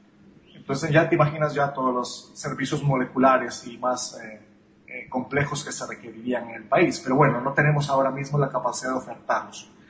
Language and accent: Spanish; Honduras; pero para nuestra realidad hondureña es una cosa muy relevante